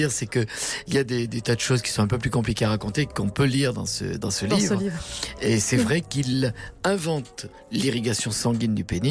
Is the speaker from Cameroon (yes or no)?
no; Pyrenees, France; personnellement, je suis originaire du sud-ouest et des Pyrénées.